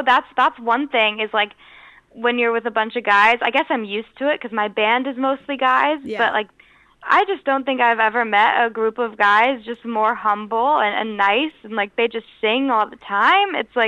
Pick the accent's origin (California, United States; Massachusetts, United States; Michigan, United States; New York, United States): California, United States; San Francisco; also born or lived in Los Angeles; I did a couple shows with them in my hometown last year of San Francisco and Los Angeles.